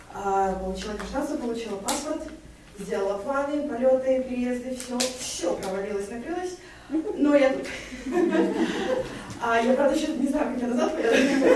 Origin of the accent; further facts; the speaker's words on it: Kazakhstan; now in Calgary, Canada; я из Калгари, Канады, вообще родом из Казахстана.